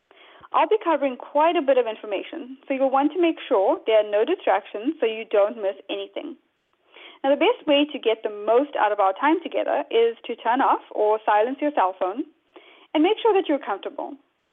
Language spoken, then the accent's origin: English; South Africa; moved away as an adult; now in United States; I'm originally from South Africa, as you may be able to tell from the accent. I moved to the U.S. in 2002 when I got married.